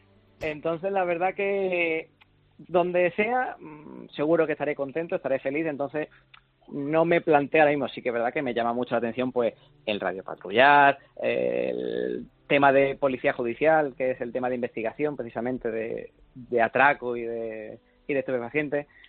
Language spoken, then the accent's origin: Spanish; Málaga, Andalusia, Spain; Lo que sí me gustaría es acabar en mi tierra, que es Málaga